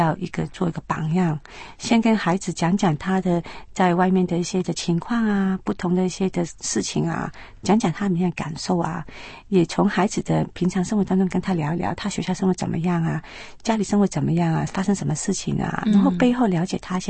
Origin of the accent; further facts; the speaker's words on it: China; 其实我们中国人不很善于表达自己感受